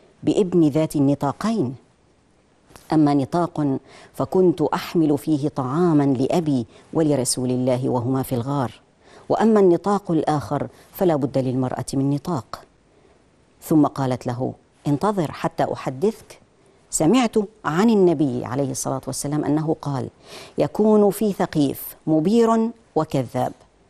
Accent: Syria; المؤمنين عندنا في سوريا

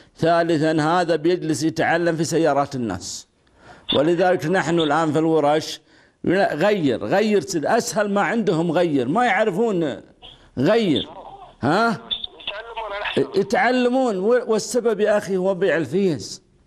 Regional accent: Al-Kharfa, Riyadh Province, Saudi Arabia; born there; أنا من مواليد قرية الخرفة بالأفلاج، محافظة الأفلاج تبعد عن الرياض 320 كيلو جنوب الرياض، بين محافظتي وادي الدواسر وحوطة بني تميم.

